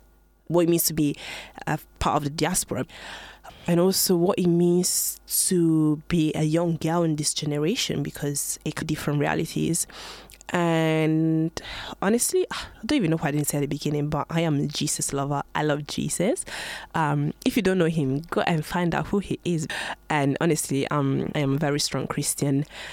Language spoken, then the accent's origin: English; Ghana; English is a second language; also born or lived in Italy; now in United Kingdom; I was born in Italy, but I'm originally from Ghana, and now I'm in the UK. I've been here for like, wow, almost 6 years.